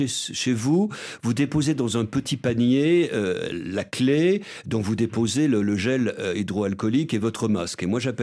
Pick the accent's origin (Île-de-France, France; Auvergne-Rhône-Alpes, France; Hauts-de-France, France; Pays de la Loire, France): Auvergne-Rhône-Alpes, France; Lyon; Toute mon enfance à Lyon, j'ai parlé de cache-nez